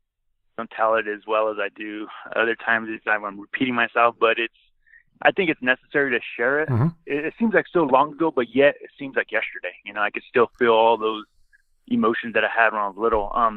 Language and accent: English; Clovis, California, United States; also born or lived in Fresno; because I was born in Fresno, California, which is between San Francisco and L.A. So at this point, I moved to Clovis, California, which is a suburb.